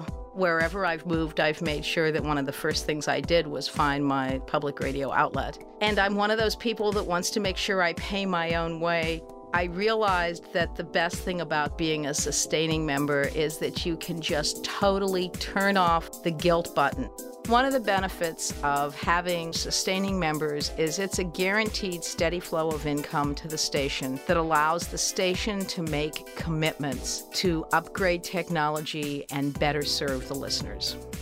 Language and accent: English; Madison, Wisconsin, United States; from Madison, Wisconsin.